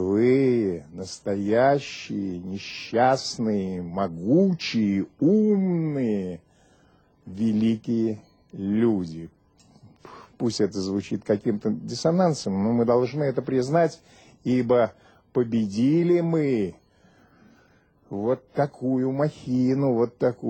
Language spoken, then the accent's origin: Russian; Moscow, Russia; Я москвич.